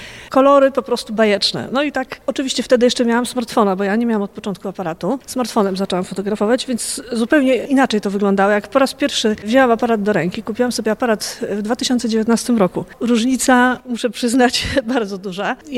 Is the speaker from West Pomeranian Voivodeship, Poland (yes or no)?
no; Puławy, Lublin Voivodeship, Poland; born there; Tak, urodziłam się w Puławach.